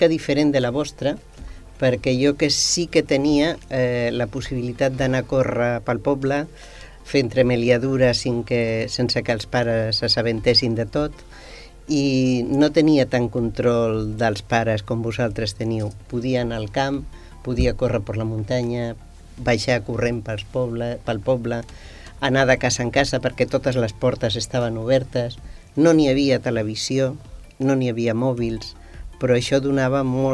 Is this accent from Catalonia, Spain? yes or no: no; Alcúdia de Guadix, Andalusia, Spain; born there; Jo vaig néixer a la província de Granada, un poblet que es diu Alcúdia de Guadix